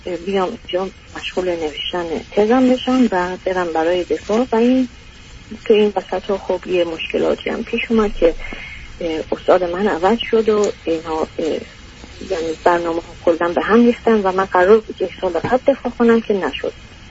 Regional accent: Iran; moved away as an adult; now in Europe; الان 35 سال، یعنی اوکی. من تقریبا 26-27 بودم که از ایران اومدیم بیرون.

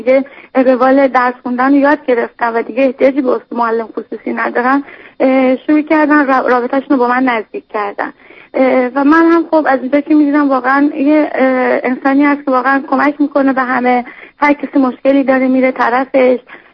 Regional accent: Tehran, Tehran Province, Iran; من از آذری هستم، یعنی تهران بزرگ شدم و زندگی میکردم

